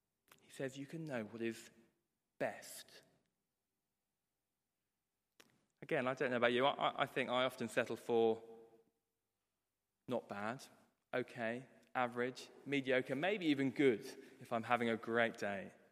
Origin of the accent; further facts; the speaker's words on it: England, United Kingdom; And I've found that a bit difficult, actually, as an English cricket fan.